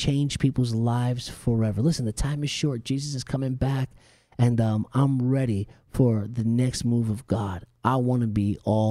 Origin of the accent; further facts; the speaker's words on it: New Jersey, United States; And I was Hispanic growing up in New Jersey, and we had previously had been to, you know, a different gathering.